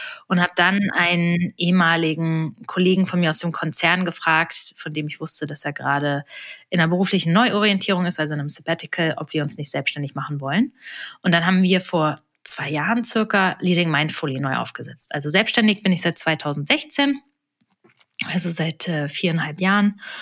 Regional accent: Kassel, Hesse, Germany; ich komme ursprünglich aus Kassel

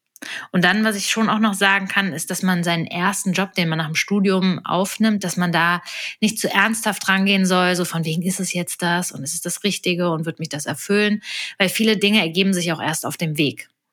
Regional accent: Kassel, Hesse, Germany; ich komme ursprünglich aus Kassel

